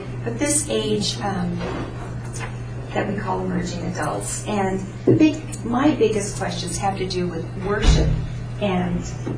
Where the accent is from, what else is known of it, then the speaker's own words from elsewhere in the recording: Washington, United States; This is a conversation in my home, or a congregation in my home state, Washington State